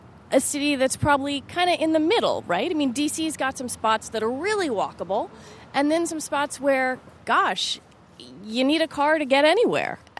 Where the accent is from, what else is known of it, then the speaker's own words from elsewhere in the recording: Washington, District of Columbia, United States; You know, I took a walk in Washington, D.C., my hometown, and also the city where you're based.